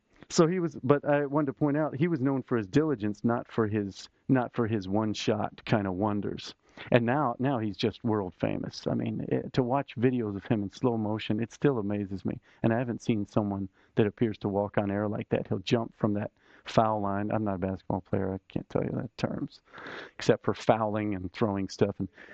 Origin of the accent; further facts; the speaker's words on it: Charlottesville, Virginia, United States; I was from Virginia in Charlottesville.